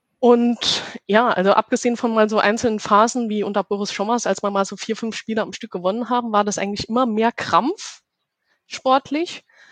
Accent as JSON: {"language": "German", "town": "Karlsruhe", "region": "Baden-Württemberg", "country": "Germany", "also_born_or_lived": "Saarland", "said": "Ich komme aus Karlsruhe und bin gebürtig aus dem Saarland."}